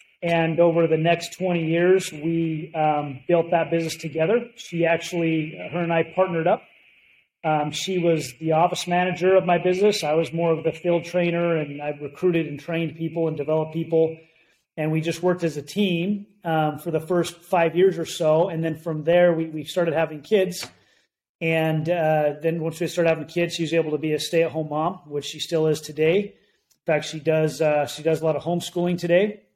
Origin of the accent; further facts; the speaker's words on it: Utah, United States; But my background, I grew up in Utah, in the United States, and Northern Utah, and great parents